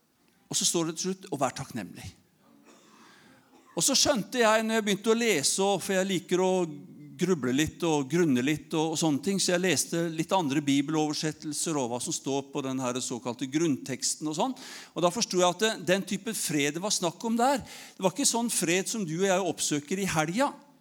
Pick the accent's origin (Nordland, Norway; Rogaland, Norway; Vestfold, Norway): Rogaland, Norway; Haugesund; also born or lived in Hamar / Oslo; da jeg vokste opp I Haugesund, så var jeg godt kjent med både narkomiljø og kriminelle ting og så videre